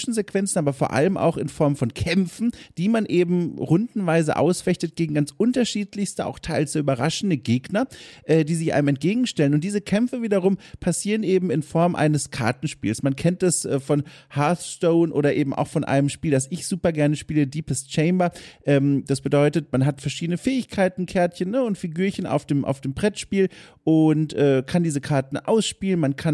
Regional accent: Southern Germany, Germany; die man in meiner Heimat Süddeutschland häufiger gesagt hat.

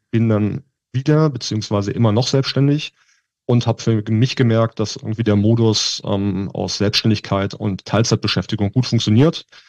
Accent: Berlin, Germany; born there

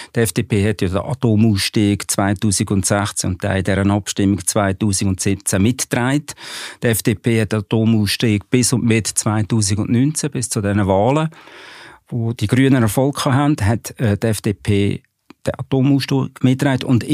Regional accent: Aargau, Switzerland; Das kann ich als Aargauer auch sagen.

